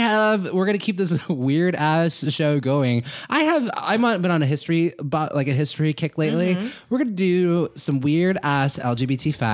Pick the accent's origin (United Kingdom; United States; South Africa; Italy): United States; California; Cause like, I'm from the Bay Area.